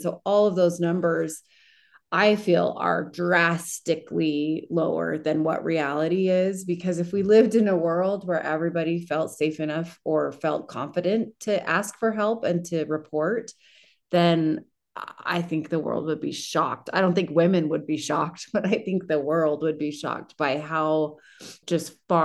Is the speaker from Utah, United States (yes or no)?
yes; Utah, United States; And I've always identified as the minority growing up in Utah